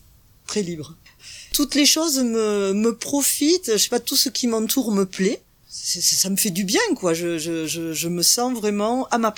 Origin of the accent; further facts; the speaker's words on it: Occitanie, France; now in Ely, France; j'ai 60 ans et j'habite à Ely, en Ariège, depuis 2003. Je suis originaire du Lot.